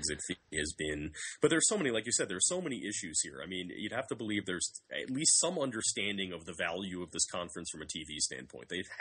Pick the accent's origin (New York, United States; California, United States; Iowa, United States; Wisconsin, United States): New York, United States; Long Island; I mean, I grew up on Long Island, and I was 12 in 1985.